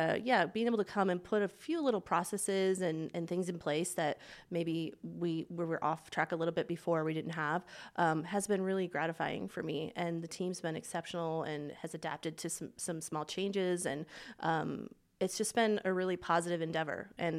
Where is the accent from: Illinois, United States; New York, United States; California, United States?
Illinois, United States; now in Spokane, United States; I came from Illinois.